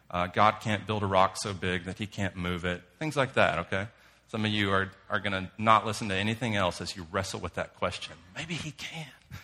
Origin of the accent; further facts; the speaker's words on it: Waco, Texas, United States; Growing up in Waco and living there today, I experience this all the time.